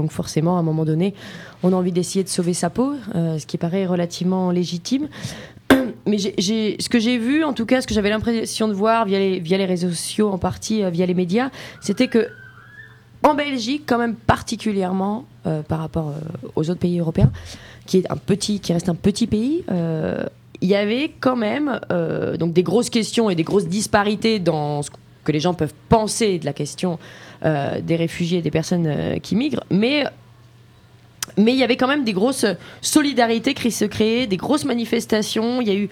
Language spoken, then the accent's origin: French; France; donc je suis française, habitant en France